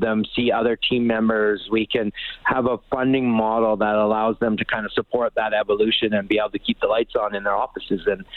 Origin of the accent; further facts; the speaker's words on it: Medicine Hat, Alberta, Canada; then back down to my hometown in Medicine Hat coming up.